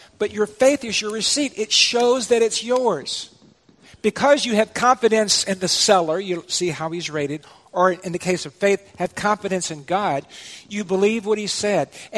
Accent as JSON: {"language": "English", "town": "Richmond", "region": "Virginia", "country": "United States", "also_born_or_lived": "Ohio", "said": "As you know, I'm from Richmond originally, where my mom still lives. But before moving back to my home state of Virginia, I lived for about 6 years in Ohio, Northeast Ohio."}